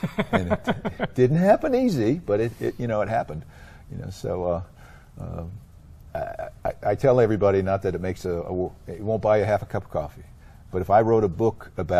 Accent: Greendale, Wisconsin, United States; I grew up in Greendale, Wisconsin, which is a suburb of Milwaukee, yeah. So I grew up at the same dirt racetrack that Alan Kulwicki drove in, Milwaukee Mile, you know.

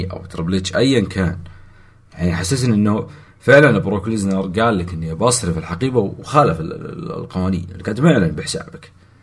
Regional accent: Jeddah, Makkah Province, Saudi Arabia; اي ف راح يصير نفسها اللي صار في عضرو عندنا في جدة

